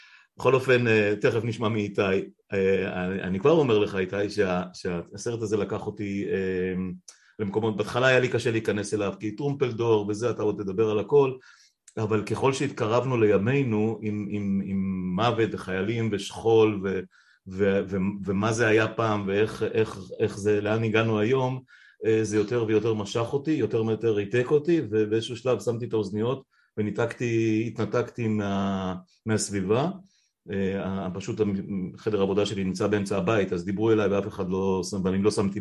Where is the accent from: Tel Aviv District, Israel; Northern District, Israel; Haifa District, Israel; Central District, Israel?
Northern District, Israel; Afula; אנחנו פלוס מינוס בני אותו דור, וגם גדלנו האמת באזורים גיאוגרפיים די דומים, אני באפולה, אתה בקיבוץ שנמצא רבע שעה מאפולה, או 20 דקות מאפולה